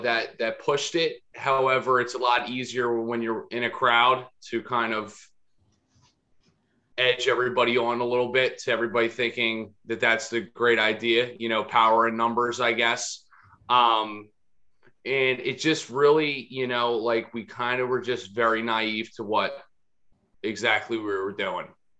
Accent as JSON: {"language": "English", "region": "New Jersey", "country": "United States", "tie": "born or raised there", "said": "I grew up in the suburbs of South Jersey."}